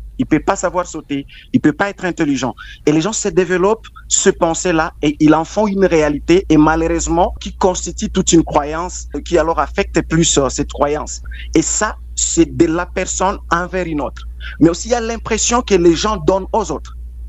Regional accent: DR Congo

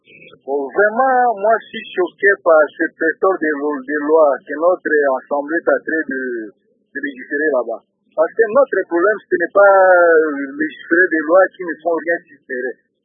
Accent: Isiro, Haut-Uélé, DR Congo; Arrivez ici, chez nous, à Issiro, pour voir comment ces ministères dorment.

